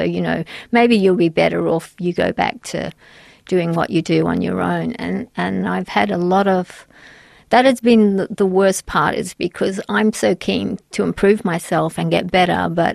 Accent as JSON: {"language": "English", "town": "Brisbane", "region": "Queensland", "country": "Australia", "said": "And when I moved up to back to Brisbane, I'm originally from Brisbane"}